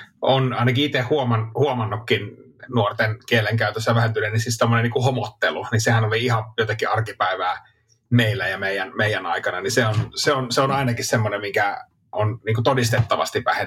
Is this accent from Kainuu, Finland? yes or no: yes; Suomussalmi, Kainuu, Finland; omassa lapsuudessa, kun ei ollut, Suomussalmella ei ollut semmoista kulttuuria, siis ei ollut edes sitä ainoaa niin kuin muualta tullutta koulukaveria